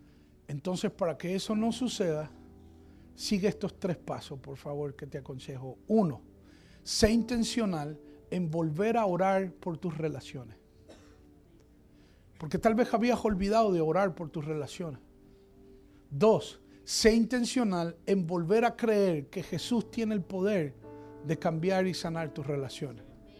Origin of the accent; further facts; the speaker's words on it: Puerto Rico; also born or lived in Venezuela; Yo soy venezolano. ¡Bravo! Salí chiquito de mi país y me crié en Puerto Rico.